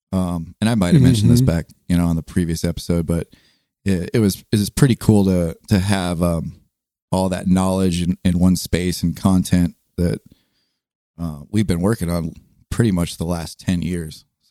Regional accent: California, United States; I grew up in SoCal, as you know, and, you know, we got pretty mild weather other than some heat through some of the season.

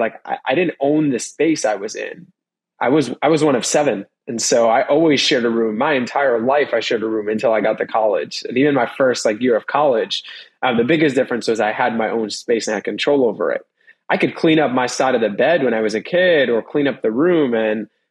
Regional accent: Queens, New York, United States; Yeah, I grew up in Queens, New York.

